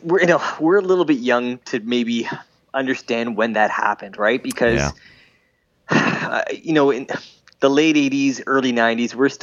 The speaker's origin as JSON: {"language": "English", "country": "Canada", "said": "And I think as a Canadian kid, you still think – I still think about that video."}